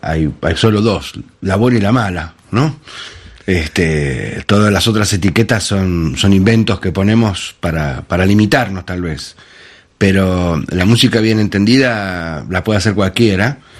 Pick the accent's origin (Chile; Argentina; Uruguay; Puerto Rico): Argentina; Buenos Aires; los que somos porteños, los que somos de Buenos Aires.